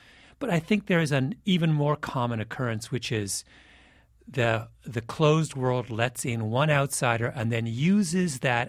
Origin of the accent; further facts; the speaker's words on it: Canada; As a Canadian and someone who grew up in the parliamentary system, I would not call that lack of decorum.